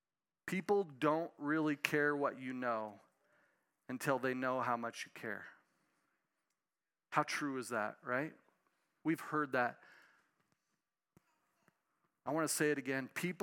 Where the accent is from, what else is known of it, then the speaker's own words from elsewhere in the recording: Helena, Montana, United States; When I grew up here in Helena, as a little kid, my dad would take us to the racetrack.